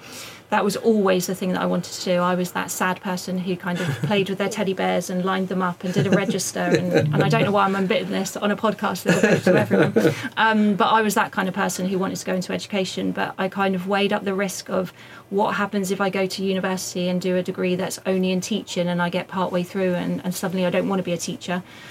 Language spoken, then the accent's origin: English; Southampton, South East England, United Kingdom; Yeah, okay, so I grew up in Southampton, so Southampton born and bred